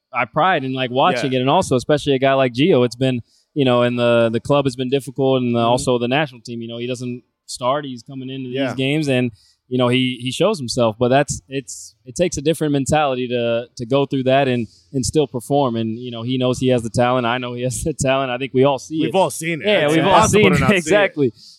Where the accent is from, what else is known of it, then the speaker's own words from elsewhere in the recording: Kansas City, United States; Listen, I grew up in Kansas City. They made me into the man and player I am today.